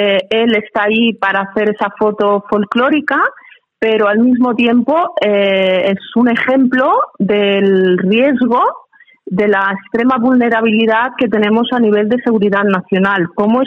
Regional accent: Barcelona, Catalonia, Spain; born there; yo nací en España, en Barcelona, mis padres llegaron a finales de los 60

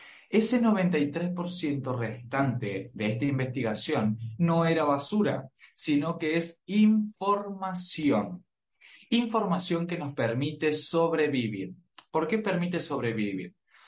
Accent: Argentina; soy argentino, tengo 24 años.

